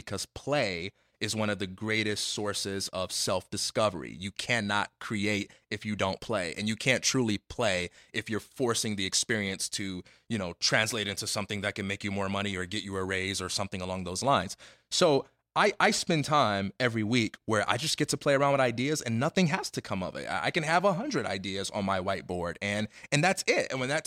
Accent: Chicago, Illinois, United States; So Chicago is home, man. So, you know, I grew up in the Michael Jordan era

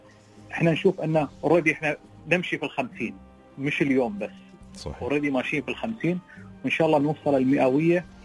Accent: United Arab Emirates; أني أنا من الإمارات

